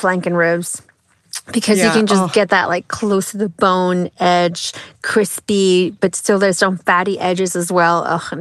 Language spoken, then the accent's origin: English; Oaxaca, Mexico; we're from Oaxaca.